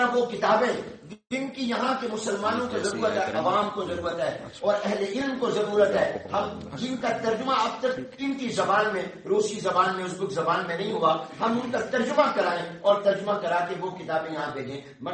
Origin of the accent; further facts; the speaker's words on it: Pakistan; ہمارا جو نسب ہے یہ تو ہمارے ماں باپ, والدین, آبا و اجداد سے ملتا ہے, اور ہمارا وطن کا رشتہ پاکستان سے ملتا ہے, ہمارے ایمان کا نسب مکہ المکرمہ مدینہ طیبہ سے ملتا ہے